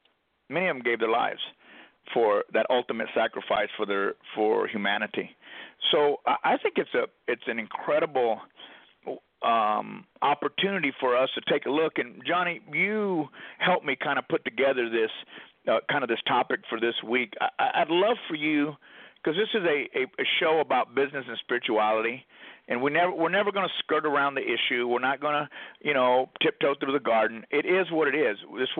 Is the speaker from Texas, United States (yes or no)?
yes; Texas, United States; I grew up in Texas, so it's a natural habit for me to open doors for women.